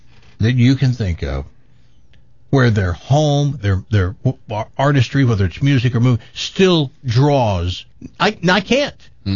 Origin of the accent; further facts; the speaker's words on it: Tennessee, United States; I'm from Tennessee, and in my life, there are only two people that I dreamed about being or being friends with … Johnny Carson.